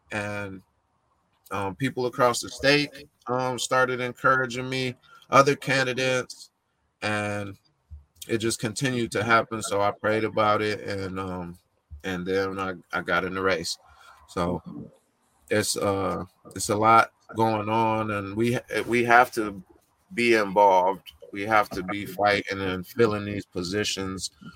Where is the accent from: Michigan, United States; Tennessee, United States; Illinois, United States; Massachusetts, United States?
Michigan, United States; Baldwin; I grew up in West Michigan. In Lake County, little town called Baldwin and Idlewild. Mm-hmm. And I'm very proud of where I grew up from.